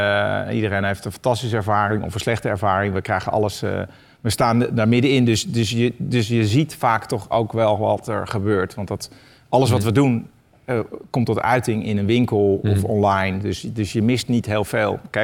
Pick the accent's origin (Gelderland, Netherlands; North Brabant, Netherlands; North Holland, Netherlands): North Holland, Netherlands; Zandvoort; Ik kom namelijk origineel uit Zandvoort. En ik ben opgegroeid in het circuit.